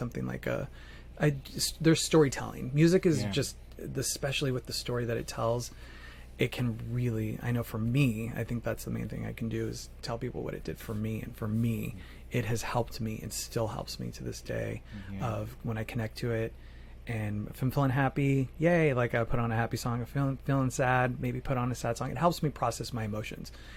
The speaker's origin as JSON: {"language": "English", "town": "Phoenix", "region": "Arizona", "country": "United States", "tie": "born or raised there", "said": "I'm from Phoenix, Arizona. I had no clue about cold winters. I grew up in the Valley of the Sun, the hot desert."}